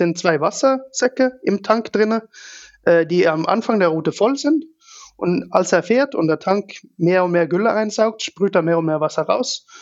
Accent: Norway; German is a second language; Ich komme ursprünglich aus Norwegen

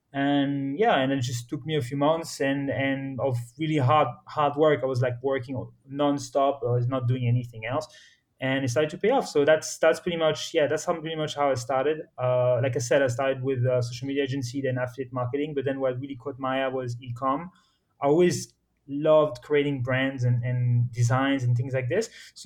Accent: Morocco; I was born and raised in Morocco, but I'm actually French.

